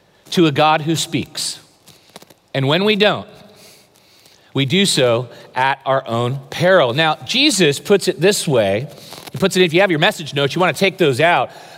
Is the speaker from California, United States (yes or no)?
yes; California, United States; I know that that's heresy in Southern California to say that, but I'm originally from the Bay Area.